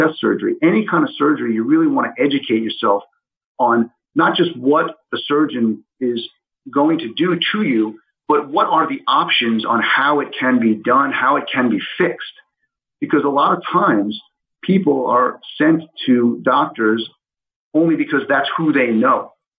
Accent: New York, United States; the truth is that I'm originally from New York. I went to school in University of Florida

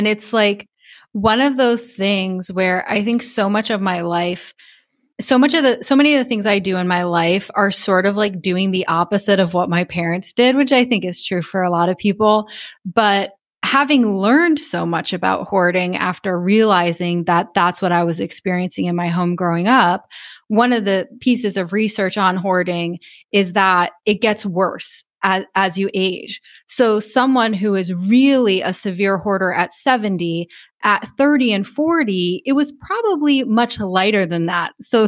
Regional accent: Rhode Island, United States; because I grew up in Rhode Island. I went to college in Rhode Island. Like, I just stayed in Rhode Island.

